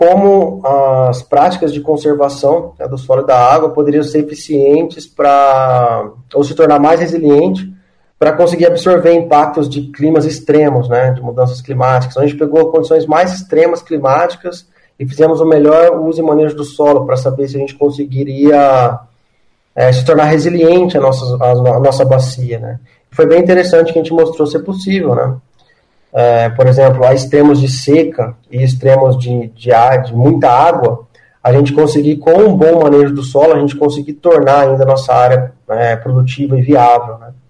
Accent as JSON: {"language": "Portuguese", "country": "Brazil", "said": "Então, nós, como brasileiros, conhecendo isso"}